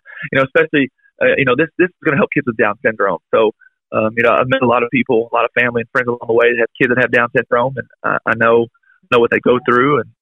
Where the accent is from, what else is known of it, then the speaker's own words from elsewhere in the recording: Taylorsville, Kentucky, United States; You know, I'm from Taylorsville, Kentucky, which is it's about 25 miles from Louisville.